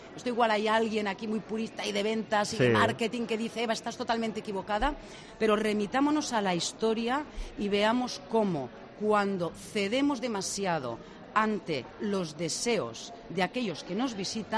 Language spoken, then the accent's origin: Spanish; Tarragona, Catalonia, Spain; he vivido en muchos países diferentes y cuando me presentaba por el mundo, yo soy originalmente de Tarragona